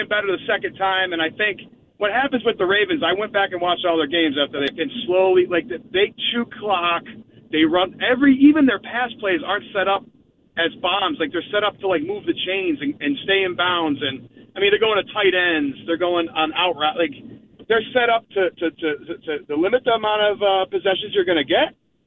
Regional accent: New England, United States; now in Philadelphia, United States; So, born and raised in New England, living in Philly a long time, so we got a game coming up that means a lot to me.

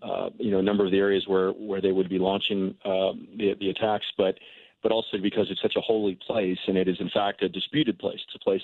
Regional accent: United States; it is a remarkable experience to do that for the first time, particularly as an American, right?

